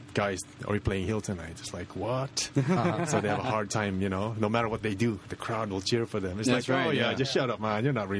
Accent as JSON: {"language": "English", "country": "Philippines", "said": "I just said I'm from the Philippines, you know?"}